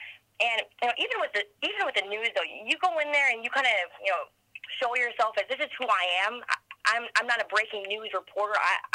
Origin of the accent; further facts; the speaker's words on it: Minnesota, United States; accent: Minnesota; obviously my Minnesota accent, has traveled with me here, and it sticks out like a sore thumb here